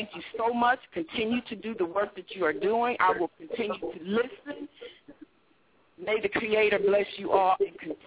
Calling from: Arizona, United States; I'm calling from Arizona Territory, and I am an avid listener.

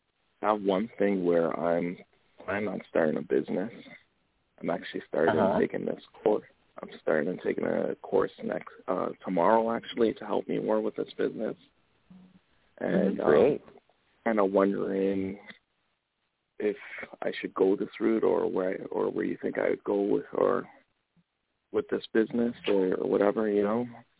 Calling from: Canada; I'm calling from up in Canada here.

